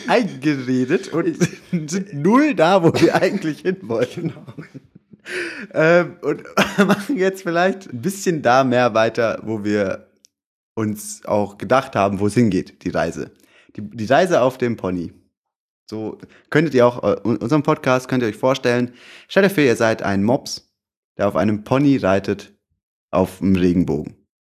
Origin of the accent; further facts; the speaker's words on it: Pforzheim, Baden-Württemberg, Germany; born there; Ich komme gebürtig aus Pforzheim.